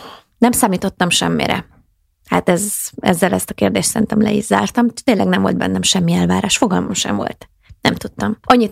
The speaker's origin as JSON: {"language": "Hungarian", "town": "Letkés", "region": "Pest", "country": "Hungary", "tie": "born or raised there", "said": "gyerekkoromban én úgy éltem, és úgy lettem nevelve, egy vidéki kis faluból származom, Letkésről"}